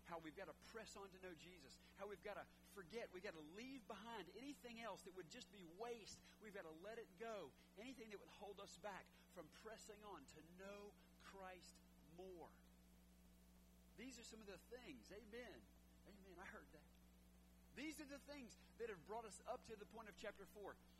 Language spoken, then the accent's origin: English; the South, United States; well, I'm from the South, so I'd say y'all